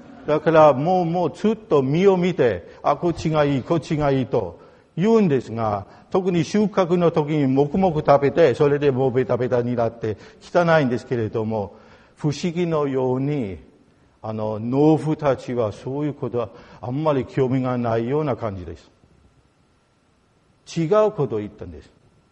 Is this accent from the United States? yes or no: no; Germany; Japanese is a second language; 私たちドイツ人が散歩が大好きです。